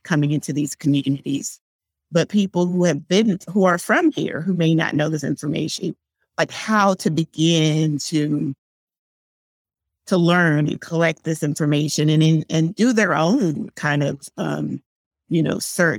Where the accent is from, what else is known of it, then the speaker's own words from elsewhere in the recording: Austin, Texas, United States; being in spaces growing up in Austin and being the only little brown face anywhere, like, for example, at Symphony Square.